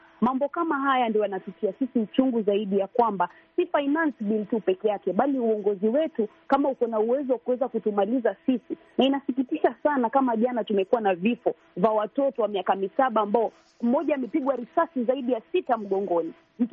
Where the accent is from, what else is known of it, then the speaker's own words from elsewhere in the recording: Mombasa, Mombasa County, Kenya; mimi ni mwanaharakati wa masuala ya elimu na haki za wanawake, natokea Mombasa, Kenya.